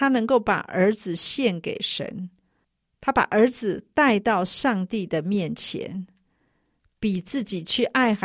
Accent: China; 我们中国人说"易子而教"

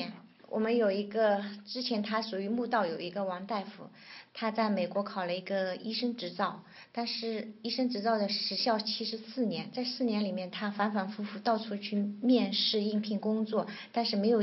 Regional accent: China; 我说我是个中国人，我不是韩国人。

